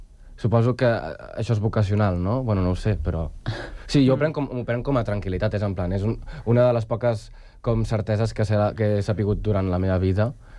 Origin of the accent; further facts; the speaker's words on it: Valls, Catalonia, Spain; el meu poble també, vull dir, a Valls, no sé què hi ha, però hi ha molt de planter, de teatre amateur